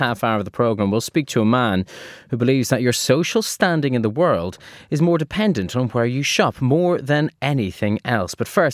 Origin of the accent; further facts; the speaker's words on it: Ireland; now in United Kingdom; I mean, one thing that struck me as an Irishman who's come to live in the UK